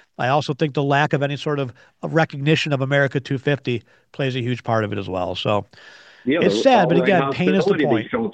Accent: United States; And I, as an American, I'm over it.

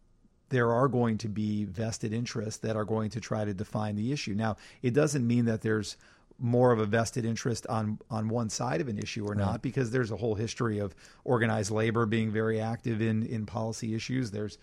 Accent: Chicago, Illinois, United States; You say I'm from Chicago. Anybody that's been to Chicago says that is a great city.

